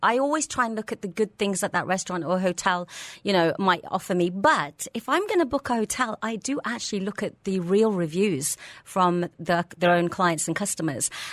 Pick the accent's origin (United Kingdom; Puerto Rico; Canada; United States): United Kingdom; England; growing up in England